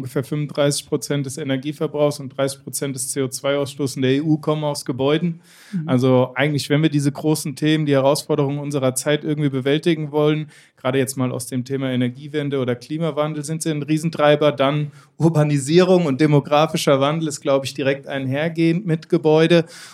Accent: Gießen, Hesse, Germany; ich bin 33 Jahre alt, ich komme aus Gießen, also gebürtiger Mittelhesse, gar nicht weit von hier.

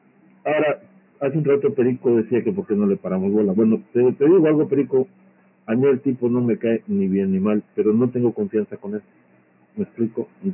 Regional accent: Guadalajara, Jalisco, Mexico; Es que yo sí soy tapatía

